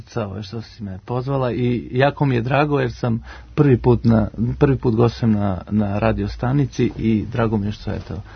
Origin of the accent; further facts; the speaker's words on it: Germany; now in Serbia; nisam odrastao u Srbiji, odrastao sam u Nemačkoj i onda sam odrastao tamo uz soul muziku, uz hip hop, uz R&B